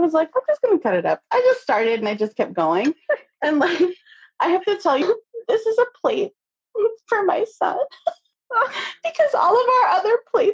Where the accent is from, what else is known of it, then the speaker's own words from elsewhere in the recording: Makati, Metro Manila, Philippines; born there; I was born in Makati.